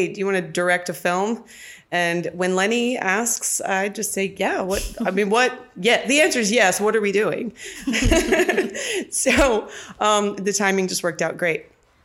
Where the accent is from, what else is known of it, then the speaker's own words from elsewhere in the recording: Nashville, Tennessee, United States; also born or lived in Springfield, Missouri; And then I was raised in Nashville, Tennessee.